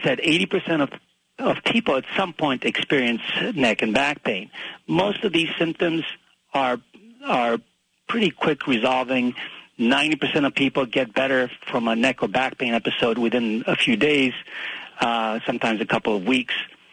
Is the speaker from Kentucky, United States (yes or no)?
no; New Jersey, United States; I'm from New Jersey, and I've been able to stick around the area